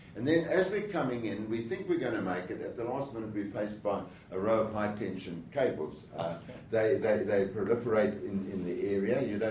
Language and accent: English; South Africa; born there; I'm a Christian because I was born in South Africa. I'm born a Presbyterian. My granddad was moderator of the Presbyterian Church. I've spent my life in the church